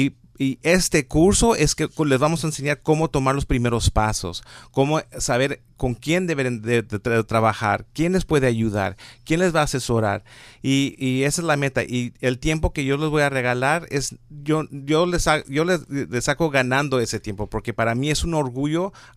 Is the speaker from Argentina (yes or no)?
no; Los Angeles, California, United States; born there; en la comunidad de donde yo nací, que es el este de Los Ángeles, no había esas personas.